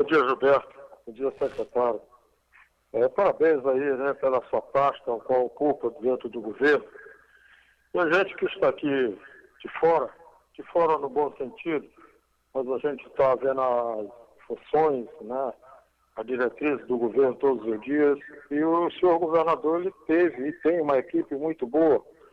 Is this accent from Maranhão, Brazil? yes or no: yes; Maranhão, Brazil; eu sou de uma região da Cidade Operária.